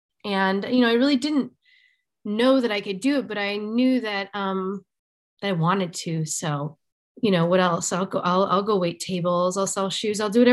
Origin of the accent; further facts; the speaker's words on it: Chicago, Illinois, United States; I came from Chicago, which is a big city